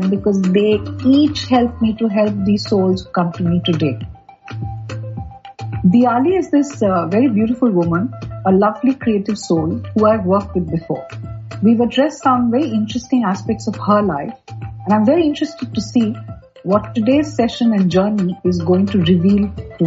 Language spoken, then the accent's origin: English; Kolkata, West Bengal, India; English is a second language; moved away as an adult; now in Dubai, United Arab Emirates; I was born in Calcutta in the eastern part of India, and I lived there till 2006 when I moved to Dubai.